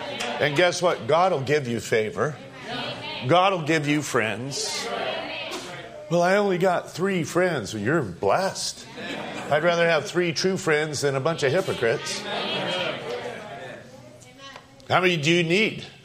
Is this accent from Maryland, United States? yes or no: no; California, United States; now in Tucson, United States; So the next group I get around, they say, where are you from? California. Oh, that's a good place to be from.